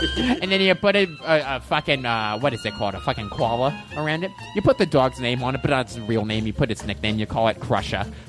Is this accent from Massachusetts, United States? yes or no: yes; Boston, Massachusetts, United States; Knew him growing up in Boston.